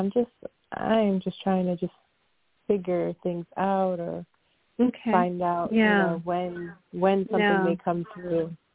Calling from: Philadelphia, Pennsylvania, United States; I'm calling from Philadelphia.

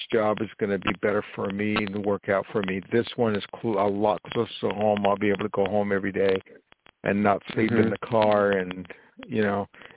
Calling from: New Jersey, United States; I live in New York, but right now I'm calling from New Jersey.

